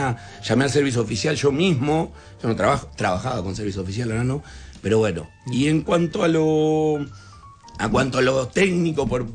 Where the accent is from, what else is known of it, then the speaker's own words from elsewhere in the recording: Hudson, Buenos Aires Province, Argentina; Soy de Hudson, gente que quede claro.